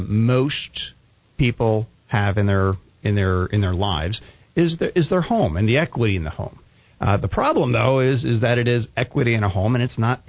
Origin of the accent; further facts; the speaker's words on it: New Jersey, United States; also born or lived in Texas / New Mexico; Well, I'm from New Jersey, and then transferred to Texas.